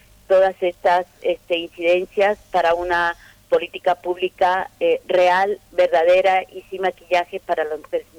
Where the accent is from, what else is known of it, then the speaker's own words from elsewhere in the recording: Peru; now in Argentina; mi país está sangrando.